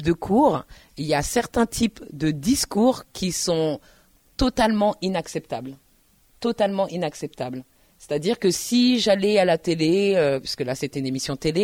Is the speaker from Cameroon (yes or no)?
no; France; oui, je suis française et je n'en ai absolument rien à faire